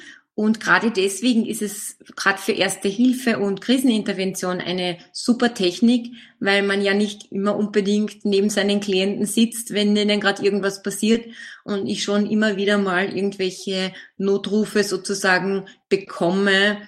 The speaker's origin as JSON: {"language": "German", "region": "Carinthia", "country": "Austria", "tie": "born there", "lives_now": "Vienna, Austria", "said": "Ich bin gebürtige Kärntnerin und ich lebe aber jetzt schon viele, viele Jahre in Wien."}